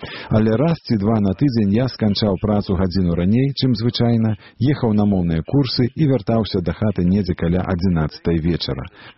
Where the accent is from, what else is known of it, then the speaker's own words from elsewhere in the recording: Poland; now in United States; І як поляк, і вже трохи як американець.